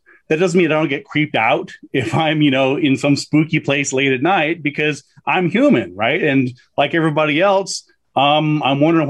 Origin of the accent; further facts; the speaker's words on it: New Mexico, United States; I did a book on mysterious New Mexico, which is in my home state of New Mexico.